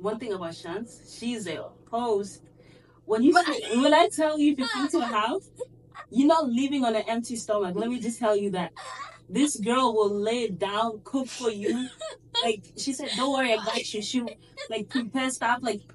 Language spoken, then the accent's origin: English; South Africa; now in Canada; I'm from East Africa, but I grew up in South Africa. So I grew up in South Africa and I grew up here as well in Canada, obviously.